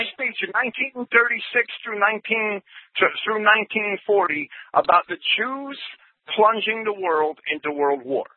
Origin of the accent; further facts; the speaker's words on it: Jersey City, New Jersey, United States; I grew up in Jersey City.